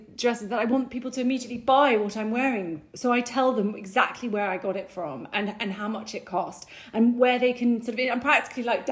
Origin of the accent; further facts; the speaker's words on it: United Kingdom; I'm so British.